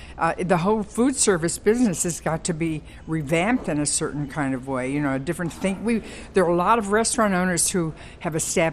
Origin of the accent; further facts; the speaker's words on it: Detroit, Michigan, United States; Yes, I'm born and raised in Detroit.